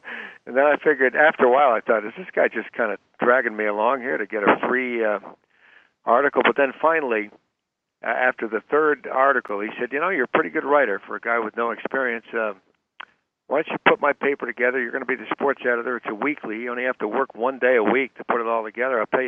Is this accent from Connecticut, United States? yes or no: yes; Connecticut, United States; I had my own little one-man barbershop in my hometown in Connecticut